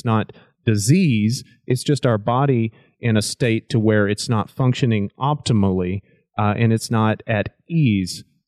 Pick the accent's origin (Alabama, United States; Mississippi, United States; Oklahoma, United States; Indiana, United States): Oklahoma, United States; growing up in Oklahoma, you know, we ate well. We had a garden and everything was natural and good.